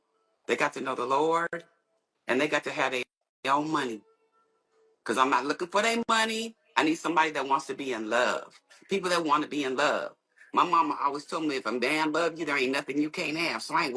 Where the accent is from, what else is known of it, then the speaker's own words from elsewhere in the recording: West Coast, United States; now in Houston, United States; I'm in Houston, but I'm from the West Coast.